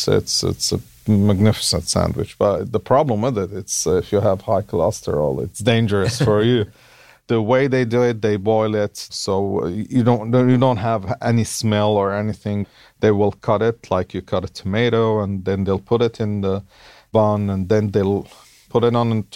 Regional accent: Aleppo, Aleppo Governorate, Syria; English is a second language; also born or lived in Lebanon; So growing up in Aleppo, I was confined to a community which was a little bit upscale community, a community that was exclusive.

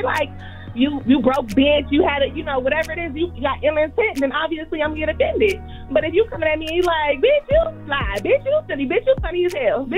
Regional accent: Cleveland, Ohio, United States; now in Florida, United States; I'm from Cleveland, but I live in Florida.

